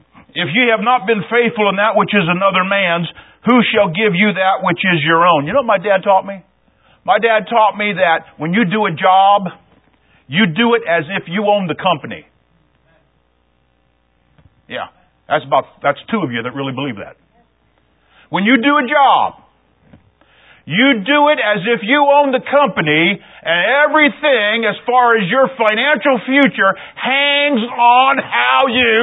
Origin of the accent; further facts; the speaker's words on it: Ohio, United States; now in New York, United States; When somebody says, no, you're a transplant from Ohio, how long do I have to be out of Ohio before I become a New Yorker?